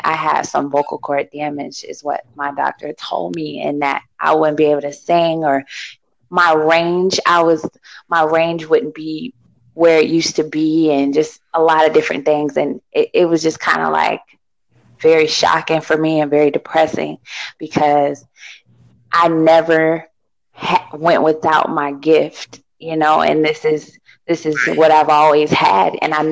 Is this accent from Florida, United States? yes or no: yes; Tampa, Florida, United States; also born or lived in Orlando; Well, I'm from Orlando, Florida. I'm kind of like, I was back and forth in between Tampa, Florida and Orlando like my whole life, but I was born in Orlando, kind of raised in Tampa.